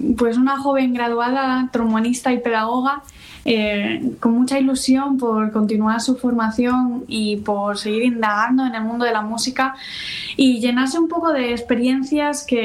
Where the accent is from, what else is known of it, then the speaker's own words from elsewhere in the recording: Ponferrada, Castile and León, Spain; now in A Coruña, Spain; Pues vengo de Ponferrada, aunque ya estoy aquí asentada en A Coruña, en Galicia, pero vengo de Ponferrada, de León. Seré de alma leonesa siempre. Allí nací y allí estudié mis 10 primeros años de trombón.